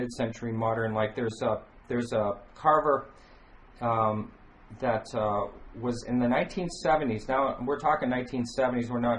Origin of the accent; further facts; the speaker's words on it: New England, United States; for me, it's kind of tough growing up in New England and watching... auctions sometimes